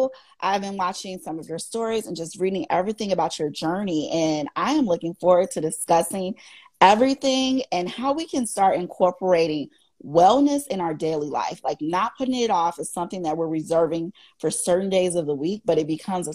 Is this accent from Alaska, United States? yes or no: no; Chicago, Illinois, United States; I'm from Chicago. My family's from Mississippi and Louisiana.